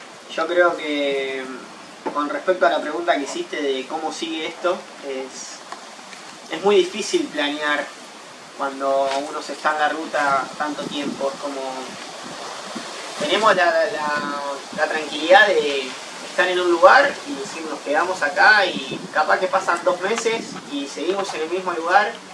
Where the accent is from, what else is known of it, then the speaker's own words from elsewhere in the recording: Argentina; mire, estamos viajando, somos argentinos, estamos cumpliendo nuestro sueño de querer conocer tu país.